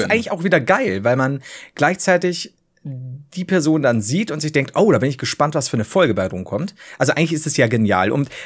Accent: Bavaria, Germany; ich komme halt von unten aus Bayern.

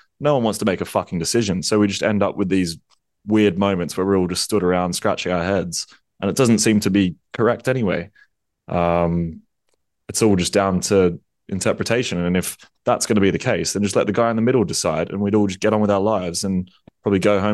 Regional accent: England, United Kingdom; And obviously, us being English want to do things a different way

